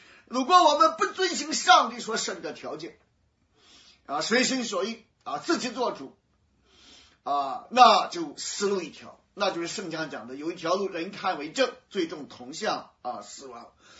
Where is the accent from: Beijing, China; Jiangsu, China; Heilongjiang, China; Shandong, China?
Shandong, China; 那我们加工成面条，我们山东人风格的。